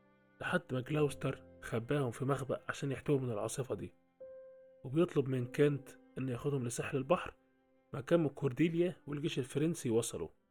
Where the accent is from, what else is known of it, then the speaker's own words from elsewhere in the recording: Egypt; ومشهور عندنا في مصر